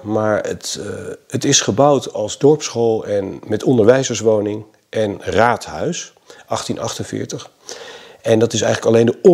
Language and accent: Dutch; Leiden, South Holland, Netherlands; Ik kom uit Leiden, dus heel iets anders.